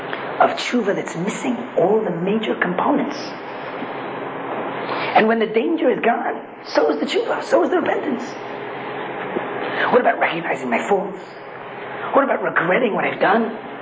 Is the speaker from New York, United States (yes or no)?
yes; New York, United States; I grew up in New York.